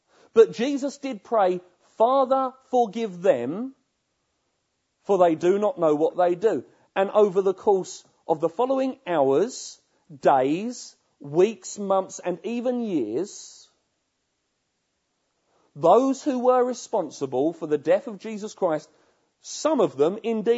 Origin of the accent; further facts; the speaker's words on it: United Kingdom; And we're British, so we queue.